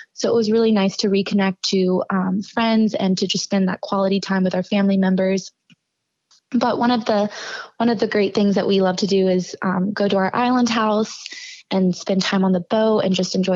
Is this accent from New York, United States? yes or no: no; Alabama, United States; I love to say that I'm still from Alabama, and those are my roots, and I'm very proud of them.